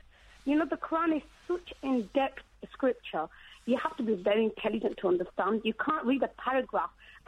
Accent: Leeds, Yorkshire and the Humber, United Kingdom; I'm a British Muslim, born and bred in Leeds originally.

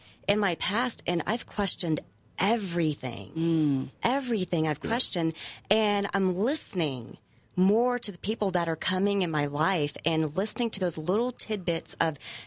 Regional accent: Texas, United States; I walk into my clients and they thought that I, because I'm from Texas, they thought I was blonde

